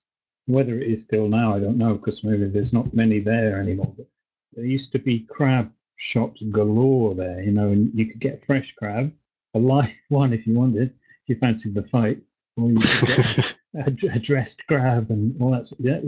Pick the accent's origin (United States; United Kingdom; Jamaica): United Kingdom; East of England; I come from Norfolk, where crabs are very, very common along the coast